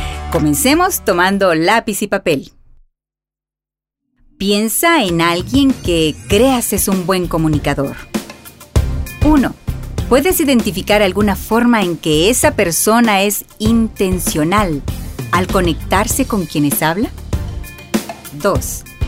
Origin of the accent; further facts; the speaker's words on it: Tecpán, Chimaltenango, Guatemala; Mis alumnos me llaman … Soy originaria de Tecpan y crecí rodeada de la naturaleza.